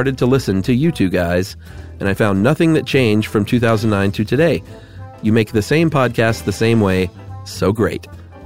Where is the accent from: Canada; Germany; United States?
Germany; Stuttgart, Baden-Württemberg; English is a second language; I'm 23 years old and I'm from Stuttgart, Germany.